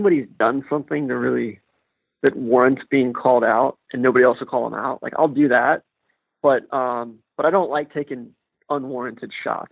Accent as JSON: {"language": "English", "town": "Atlanta", "region": "Georgia", "country": "United States", "said": "And meanwhile, I'm from Atlanta and the azaleas are blooming and the dogwoods are blooming"}